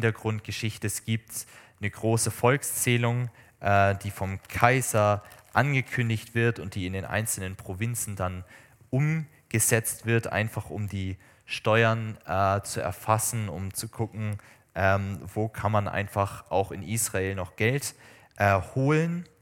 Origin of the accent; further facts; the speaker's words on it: Baden-Württemberg, Germany; da ist einfach die Welt noch in Ordnung, so wie bei uns im Schwarzwald vielleicht.